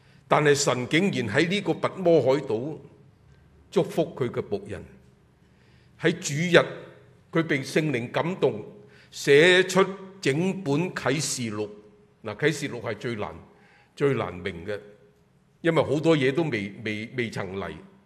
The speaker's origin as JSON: {"language": "Chinese", "country": "China", "said": "所以你會看見我們中國人都是做了皇帝想什麼？"}